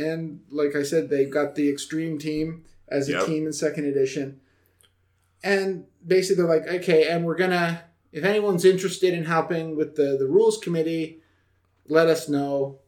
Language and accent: English; Canada; I am Canadian.